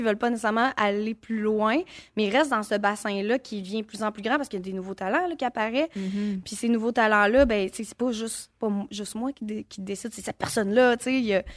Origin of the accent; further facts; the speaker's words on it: Gatineau, Quebec, Canada; Tu sais, je viens de Gatineau.